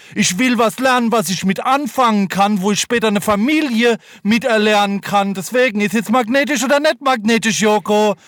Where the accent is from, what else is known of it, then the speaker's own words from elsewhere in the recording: Kurpfalz, Germany; Bei uns in der Kurpfalz gibt's eben auch ein bisschen Street Smart.